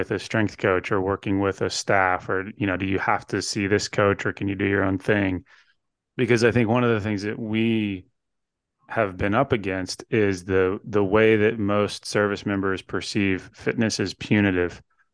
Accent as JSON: {"language": "English", "region": "the South", "country": "United States", "said": "I'm from the South."}